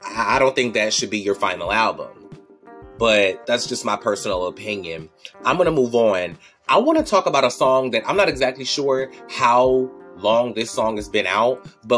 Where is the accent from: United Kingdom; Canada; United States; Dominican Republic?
United States; Georgia; And I grew up in Georgia during the prime of Atlanta running the rap scene. Like, I grew up in Georgia during the prime of snap music and crunk music and all of that.